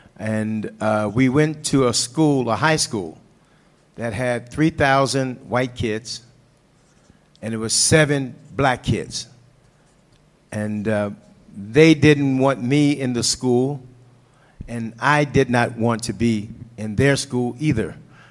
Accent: St. Louis, Missouri, United States; I grew up in St. Louis for a while between, that doesn't matter, but I grew up in an all-black neighborhood at first.

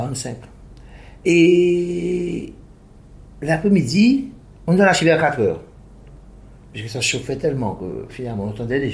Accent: Guadeloupe; Parce que je suis Guadeloupéen et je me dois.

